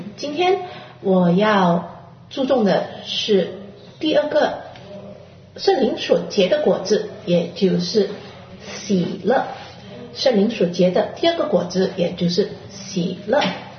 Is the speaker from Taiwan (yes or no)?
no; Netherlands; 我在荷兰出生，在那里当地，当我小的时候，当地的人他们都认为在去教会都要穿着素黑色严肃的衣服